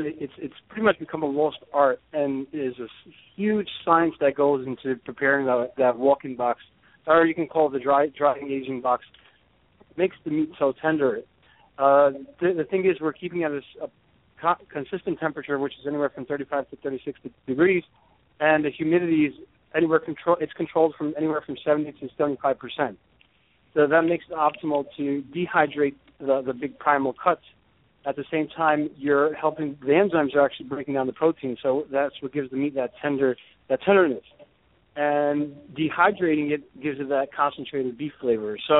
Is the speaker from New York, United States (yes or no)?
yes; New York, United States; I grew up in New York eating food that wasn't organic or all natural, and I grew up pretty healthy.